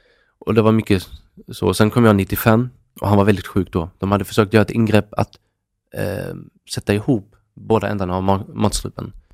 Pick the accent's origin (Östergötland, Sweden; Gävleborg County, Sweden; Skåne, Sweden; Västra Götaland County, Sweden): Skåne, Sweden; Kristianstad; accent: Scanian; jag är från Kristianstad. Det är en liten stad i Skåne. 30 000 pers i den stan. En timme från Malmö på östkusten.